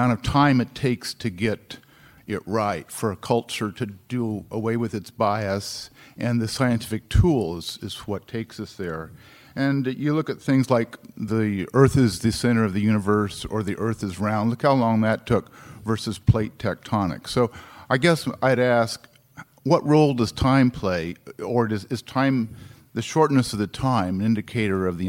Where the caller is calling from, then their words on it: Corvallis, Oregon, United States; I'm from Corvallis